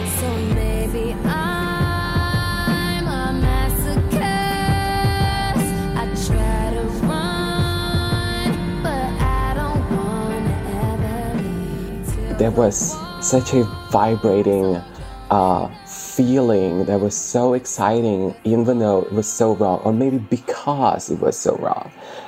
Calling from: Brooklyn, New York, United States; I'm calling from Brooklyn.

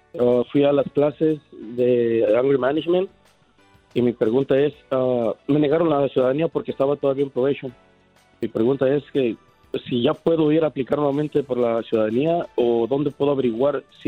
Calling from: Los Angeles, California, United States; Te hablo de Los Ángeles.

